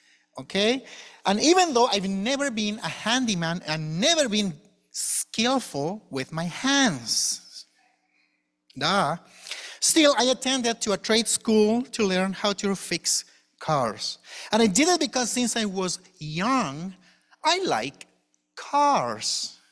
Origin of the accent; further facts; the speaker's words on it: Chile; English is a second language; I'm originally from Chile, as was stated